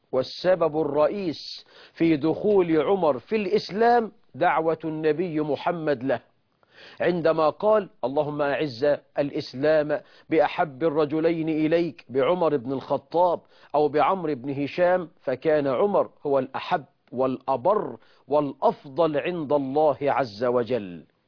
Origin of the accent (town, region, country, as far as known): Egypt